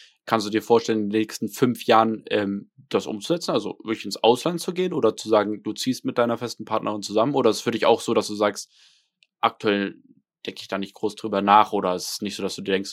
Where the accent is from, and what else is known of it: Germany; born or raised there